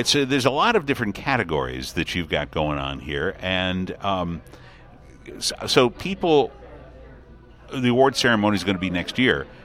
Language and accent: English; Detroit, Michigan, United States; I know in Detroit, my hometown, that's exactly what's going on